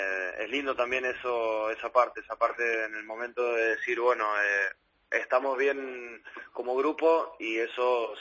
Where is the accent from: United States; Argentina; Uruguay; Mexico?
Argentina; Mendoza; En Argentina, en Mendoza, de donde vengo yo